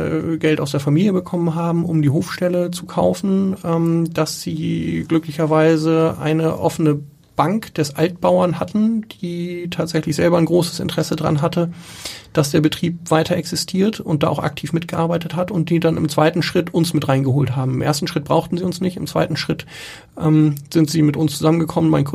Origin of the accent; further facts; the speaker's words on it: Schleswig-Holstein, Germany; also born or lived in Hamburg; ich bin in Schleswig-Holstein auf dem Dorf aufgewachsen, habe dann in Hamburg gewohnt und bin irgendwann wieder aufs Dorf gezogen